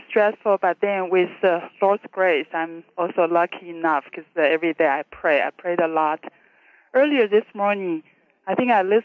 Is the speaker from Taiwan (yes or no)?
yes; Taiwan; also born or lived in China; now in Fort Collins, United States; I was born in China, grew up in Taiwan, and mm-hmm. have been in Fort Collins for almost 30 years.